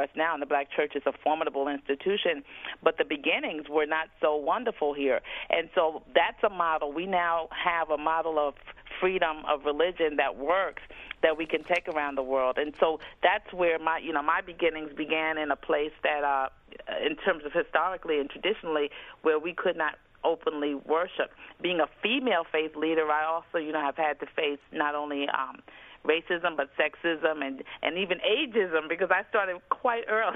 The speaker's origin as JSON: {"language": "English", "town": "New York City", "region": "New York", "country": "United States", "tie": "born or raised there", "also_born_or_lived": "Harlem / Bronx", "said": "I grew up in New York City. I'm a native New Yorker, born in Harlem, raised both in Harlem and the Bronx. My parents were Southern, and they were part of the Black migration in the Civil Rights era, who moved to New York."}